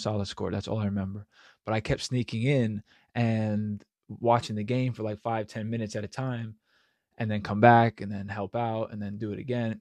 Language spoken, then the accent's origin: English; New York, United States; hey, listen … I'm from New York and I'm over here for pursuing football.